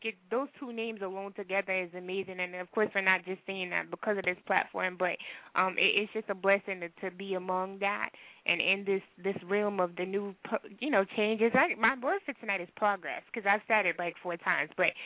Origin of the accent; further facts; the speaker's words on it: Texas, United States; your name, I'm from Texas, so that's why I said, well, your name's a little familiar